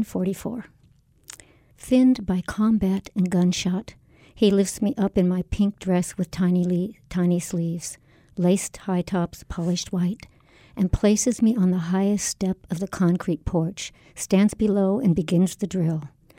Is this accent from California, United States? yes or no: yes; Napa, California, United States; born or raised there; also born or lived in Lincoln, Nebraska